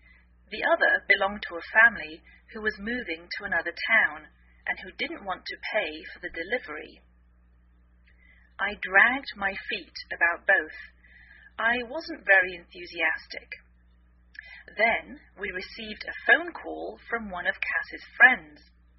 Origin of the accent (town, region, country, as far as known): England, United Kingdom; now in United States